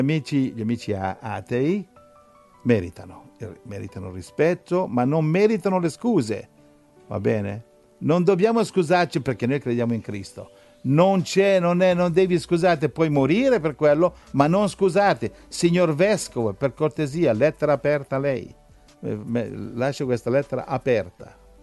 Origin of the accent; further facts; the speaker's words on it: Milan, Lombardy, Italy; Io sono cresciuto a Milano, comunque.